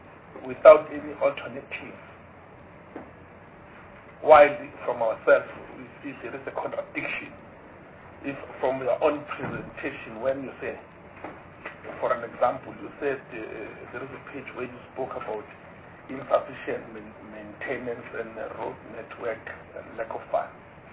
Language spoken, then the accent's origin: English; Bethal, Mpumalanga, South Africa; born there; English is a second language; Myself, I was born in Bethal.